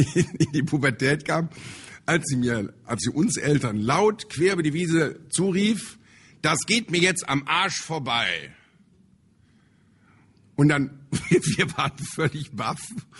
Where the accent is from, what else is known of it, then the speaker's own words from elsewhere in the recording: Rhineland, Germany; Dass ich heute hier als Rheinländer in Berlin sitze, ja, das ist unglaublich, ja.